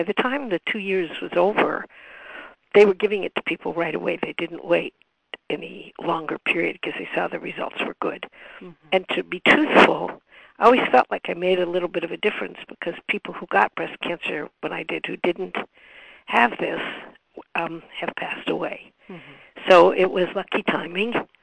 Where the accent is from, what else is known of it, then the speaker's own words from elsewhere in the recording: Cleveland, Ohio, United States; I come from Cleveland.